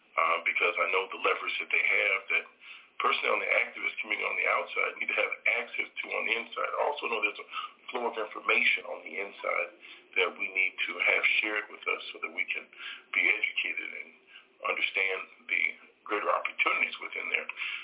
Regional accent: Chicago, Illinois, United States; running for Congress in the 1st Congressional District, born and raised in Chicago. Currently reside in the same house across the street from my parents that I grew up in.

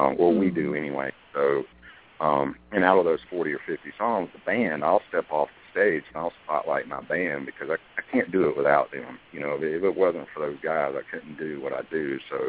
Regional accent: Augusta, United States; across the Savannah River from Augusta, Georgia. So so I consider the whole Augusta area, you know, my hometown.

